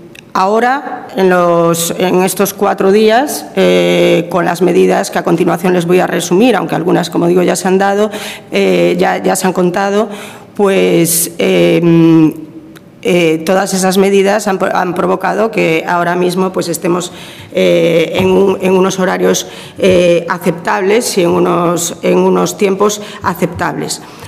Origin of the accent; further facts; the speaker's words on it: Galicia, Spain; yo soy gallega